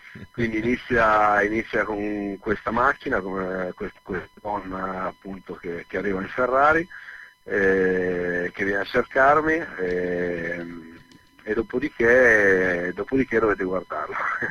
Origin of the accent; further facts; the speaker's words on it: Turin, Piedmont, Italy; born there; Sono nato qua a Torino, però diciamo che il sangue è calabrese.